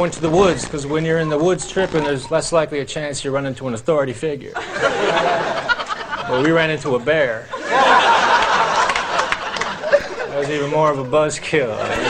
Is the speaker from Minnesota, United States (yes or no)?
yes; Minnesota, United States; moved away as an adult; I was born in Minnesota. That's where I was raised, Minnesota.